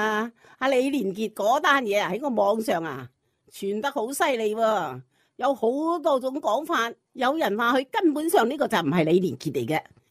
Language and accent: Cantonese; Hong Kong; 作为香港人